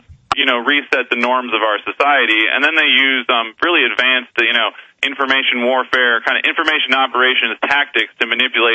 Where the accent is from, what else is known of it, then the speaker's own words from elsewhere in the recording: Minneapolis, Minnesota, United States; Well, I'm from Minneapolis